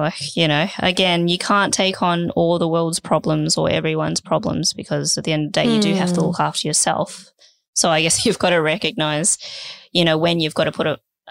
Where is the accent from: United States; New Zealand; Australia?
Australia; Sydney, New South Wales; Growing up in Sydney most of my life